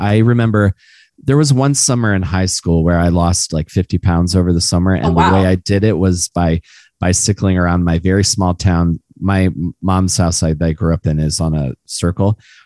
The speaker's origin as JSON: {"language": "English", "region": "Maryland", "country": "United States", "lives_now": "New York, United States", "said": "always going to be like my band because they're from near where I grew up. They're from Maryland and I'm from Maryland."}